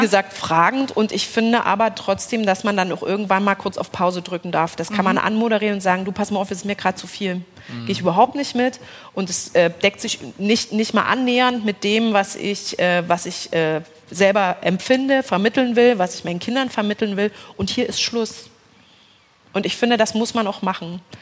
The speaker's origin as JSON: {"language": "German", "region": "Saxony", "country": "Germany", "said": "ich komme aus der Ecke von Bautzen"}